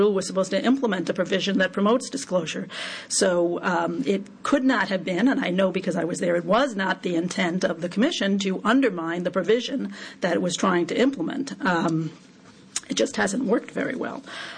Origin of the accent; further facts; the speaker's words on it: Maryland, United States; In my home state of Maryland, there's an initiative about a casino